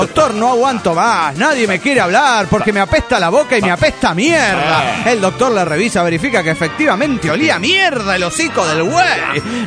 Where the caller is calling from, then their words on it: Monterrey, Nuevo León, Mexico; de Monterrey, Nuevo León, México.